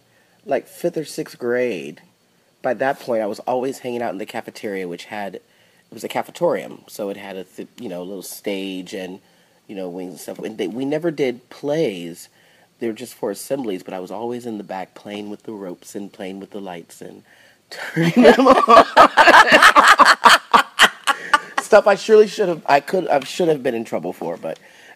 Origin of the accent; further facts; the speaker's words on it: Fresno, California, United States; I'm from Fresno, California.